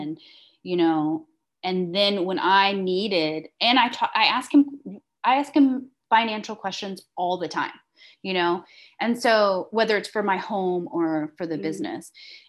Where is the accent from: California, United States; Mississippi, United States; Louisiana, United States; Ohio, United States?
Louisiana, United States; New Iberia; And so now I went through Iberia Bank, from New Iberia, from my hometown.